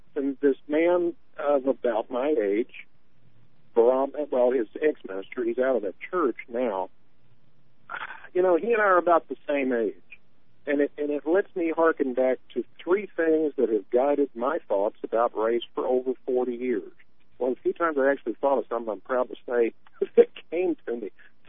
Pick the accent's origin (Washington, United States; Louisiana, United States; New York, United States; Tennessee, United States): Tennessee, United States; Nashville; I grew up in Nashville, just as you did, Mark.